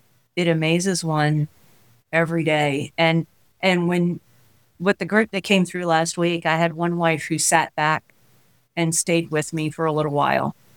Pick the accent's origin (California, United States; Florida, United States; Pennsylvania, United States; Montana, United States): Florida, United States; moved away; also born or lived in Ohio; So I came here from Florida originally with a temporary stop in Ohio. But I spent 30 years in Florida.